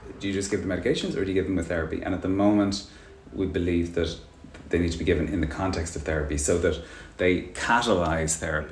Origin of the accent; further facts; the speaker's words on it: Ireland; Well, I'm Irish.